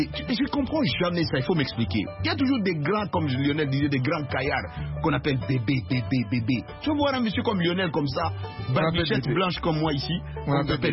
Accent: Kasaï, DR Congo; chez moi, au Kassai

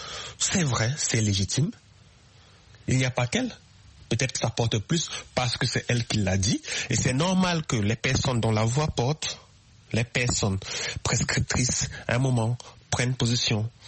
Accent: Cameroon; now in Paris, France; je suis camerounais, je suis résident à Paris.

